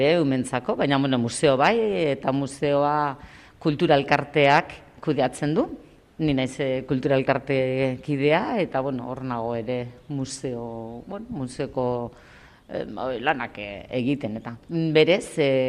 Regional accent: Vitoria-Gasteiz, Basque Country, Spain; Berez Gasteiztarra naiz, eta bizi naiz Gasteiz eta Zaldun artean. Astean zehar normalki Gasteizen, eta gero astebukaretan, eta jaiak oporretan, eta gero Zaldunen.

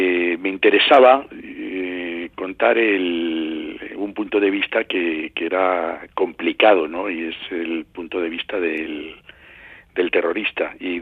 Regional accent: Madrid, Community of Madrid, Spain; Soy de Madrid, pero he tenido, una vinculación muy estrecha con el País Vasco.

